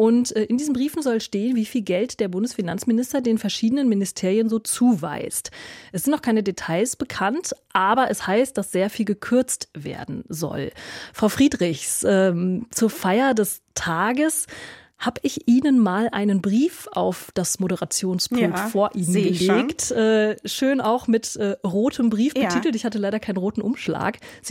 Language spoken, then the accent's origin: German; Mainz, Rhineland-Palatinate, Germany; Meine Heimatstadt und meine frühere Dauerkarte galt auch diesem Verein.